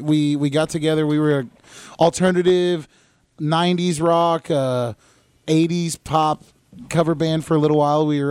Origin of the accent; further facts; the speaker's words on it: Fort Worth, Texas, United States; So we all grew up together in Saginaw, over in North Fort Worth. We all went to the same high school.